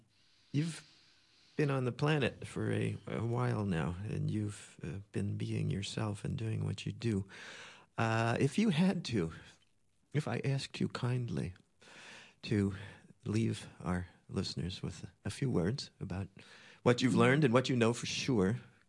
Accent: East Coast, United States; I was not a water child, even though I grew up on the East Coast, the Atlantic Ocean, the gray ocean, I like to call it, the gray ocean.

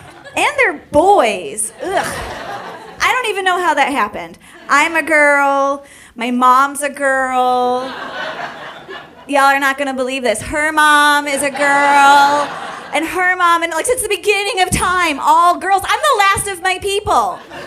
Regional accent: United States; now in Georgia, United States; growing up near Canada, we didn't have grits. We didn't have sweet tea. We didn't have pimento cheese. We didn't have hush puppies. Northerners, we are not rude

